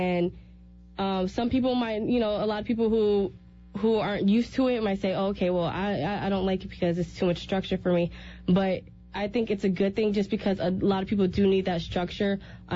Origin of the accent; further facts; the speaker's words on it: New York, United States; So I'm from New York. I'm not from Connecticut. I'm from New York.